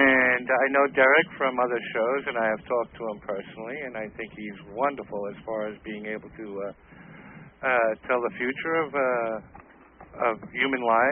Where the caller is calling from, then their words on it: Fort Lauderdale, Florida, United States; Fort Lauderdale, Florida.